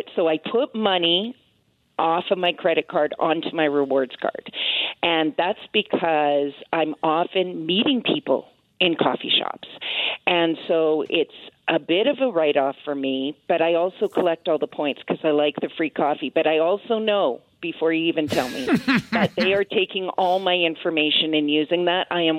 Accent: Scotland, United Kingdom; and we're both Scottish, but somehow I didn't get the Scottish part.

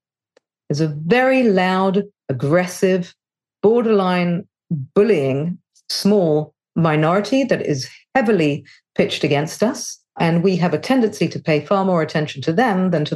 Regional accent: England, United Kingdom; now in Israel; I'm originally from England. I don't live in England, and I live in Israel

